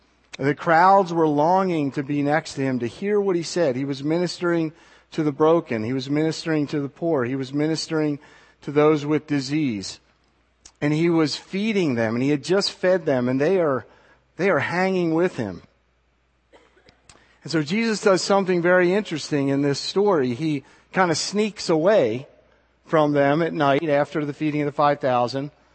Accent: Maryland, United States; I'm from Maryland, and we don't have the kind of storms they have in Oklahoma

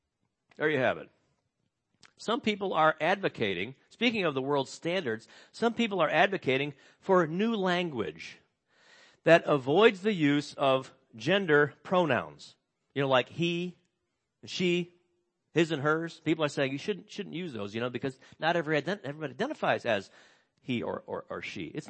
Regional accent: Illinois, United States; I'm from Illinois. We don't do that. I've never heard anyone from Illinois say, yep, I'm an Illinoisan.

